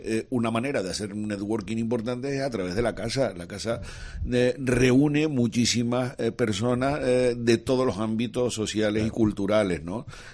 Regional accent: Santa Cruz de Tenerife, Canary Islands, Spain; los únicos chicharreros ese día éramos

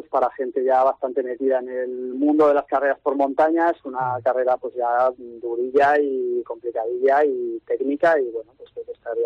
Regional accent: Huesca, Aragon, Spain; nosotros somos de aquí de Huesca, los cuatro

